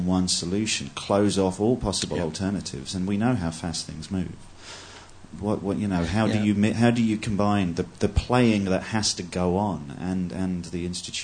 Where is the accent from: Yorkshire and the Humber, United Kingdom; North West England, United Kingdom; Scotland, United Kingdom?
North West England, United Kingdom; Manchester; from Manchester.